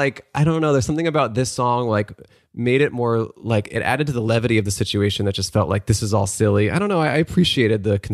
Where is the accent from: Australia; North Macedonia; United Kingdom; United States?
United States; Portland, Oregon; now in Los Angeles, United States; When I first started doing comedy in Los Angeles, I had moved here from Portland, Oregon. We're both from the Northwest, you and I.